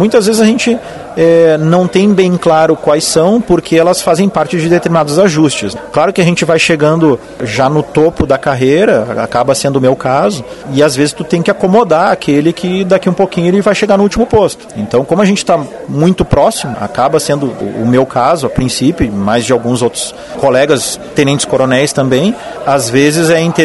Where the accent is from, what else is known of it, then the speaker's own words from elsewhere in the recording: Lajeado, Rio Grande do Sul, Brazil; Vim de Lajado, né, para Passo Fundo